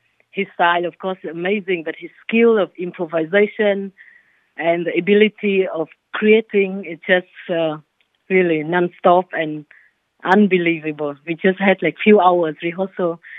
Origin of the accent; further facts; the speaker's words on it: Vietnam; now in Bahrain; Yeah, I'm originally from Vietnam, but actually I'm living now in Bahrain, you know, in Middle East.